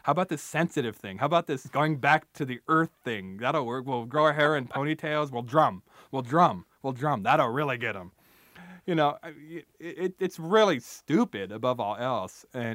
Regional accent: United States; I love being Indian American because it means I have two incredible, wonderful, awful, magical, terrible traditions to work from.

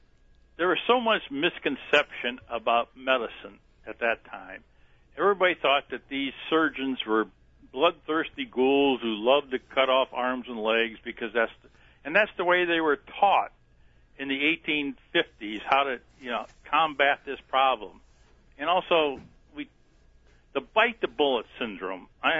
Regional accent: Peoria, Illinois, United States; I grew up in Peoria, Illinois, which is not too. It's about 100 and some miles from Springfield

